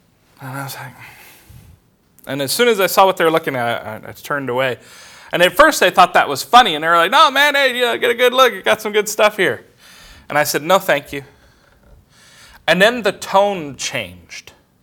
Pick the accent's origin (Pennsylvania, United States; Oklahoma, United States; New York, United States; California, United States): California, United States; I used to go barefoot all the time when I was growing up in California because it was never really cold.